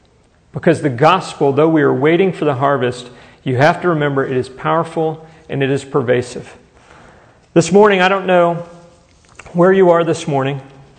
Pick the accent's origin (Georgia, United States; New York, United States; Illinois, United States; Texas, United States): Texas, United States; Conroe; I remember whenever I grew up in Conroe, it was just a little city. It was 30 minutes outside of Houston.